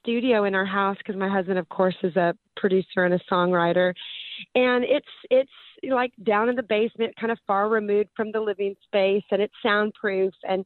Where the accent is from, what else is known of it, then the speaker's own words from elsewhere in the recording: Edmonds, Washington, United States; I grew up in Edmonds.